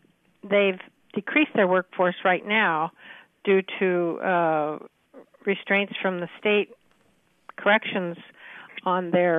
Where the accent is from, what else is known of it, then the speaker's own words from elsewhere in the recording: Fort Madison, Iowa, United States; since I've been born and raised in Fort Madison and I've sold real estate here for 37 years